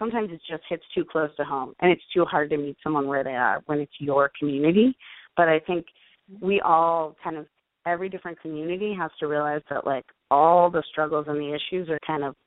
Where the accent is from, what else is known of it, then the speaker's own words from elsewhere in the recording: East Coast, United States; I'm from the East Coast, and so living in the Midwest, this is sometimes really hard for people.